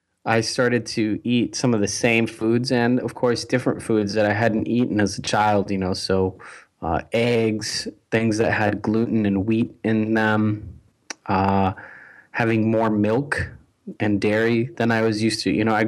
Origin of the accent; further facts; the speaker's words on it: Medellin, Antioquia, Colombia; Well, you know, I am originally from Colombia. Was born in 1983 at the height of the cocaine cartel, which started in Medellin, Colombia, and that's where I'm from.